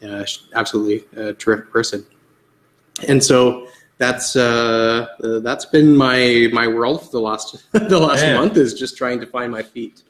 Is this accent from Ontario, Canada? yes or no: yes; Cambridge, Ontario, Canada; And now I grew up in Cambridge, and I now live in Cambridge. So I returned there about a year and a half ago.